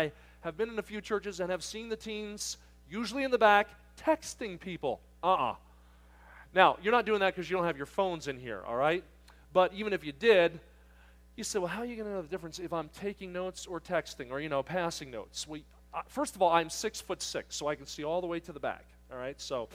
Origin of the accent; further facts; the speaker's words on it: New Jersey, United States; I grew up in New Jersey, and I lived in the southern part of the state of New Jersey near Philadelphia.